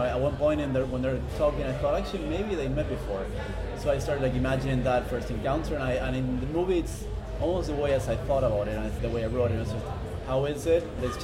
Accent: Buenos Aires, Argentina; now in New York, United States; I'm from Buenos Aires and I live in New York, so I know those cities pretty well.

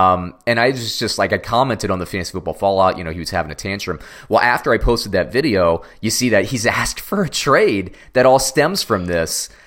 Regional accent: Florida, United States; and you and me growing up in Central Florida, we know people that have gone through that FSU program.

